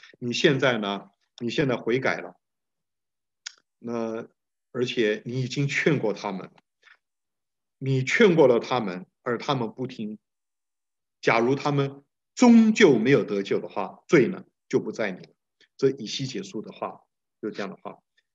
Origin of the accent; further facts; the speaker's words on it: Taiwan; also born or lived in Taipei, Taiwan; 我小的时候是在乡下长大的，那么大概台湾乡下哈，然后初中。高中就好一点，高中就到台北读书